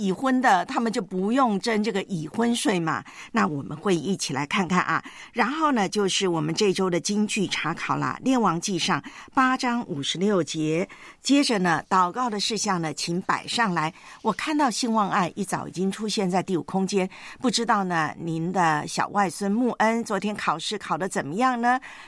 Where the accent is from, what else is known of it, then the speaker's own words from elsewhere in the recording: Fujian, China; accent: Minnan; 我们闽南话叫啪啪照